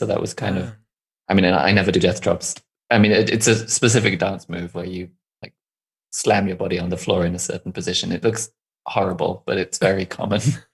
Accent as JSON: {"language": "English", "region": "London", "country": "United Kingdom", "tie": "born or raised there", "moved": "yes", "lives_now": "Germany", "said": "I mean, I grew up in London. I only have one family member who still lives there."}